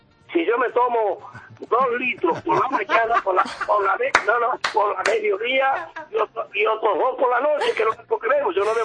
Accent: Seville, Andalusia, Spain; Yo, de Sevilla.

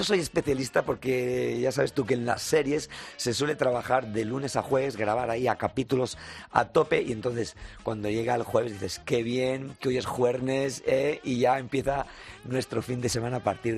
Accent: Catalonia, Spain; Y eso que soy catalán

